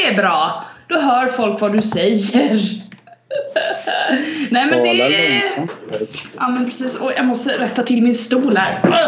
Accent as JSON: {"language": "Swedish", "town": "Kalmar", "region": "Kalmar County", "country": "Sweden", "tie": "born or raised there", "lives_now": "Stockholm, Sweden", "said": "skulle jag kunna vara hemma i Kalmar liksom. Det finns ingenting som tyder på att jag är i Stockholm"}